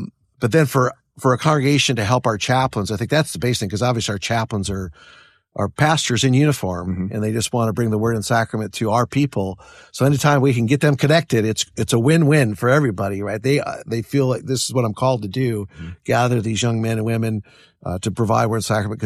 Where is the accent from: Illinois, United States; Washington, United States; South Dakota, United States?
South Dakota, United States; I grew up in South Dakota, never seen the ocean, never flew in an airplane.